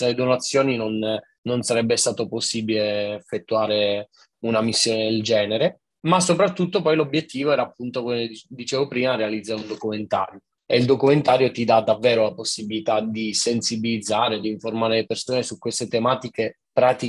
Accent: Sicily, Italy; lo dico da siciliano, avendo vissuto tutta la mia vita in Sicilia

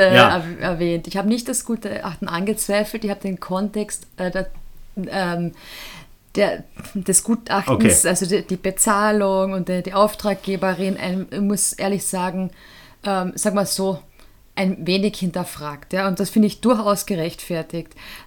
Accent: Carinthia, Austria; Eigentlich hat sie nämlich ihren Lebensmittelpunkt tatsächlich in meiner Heimat gehabt, nämlich Kärnten.

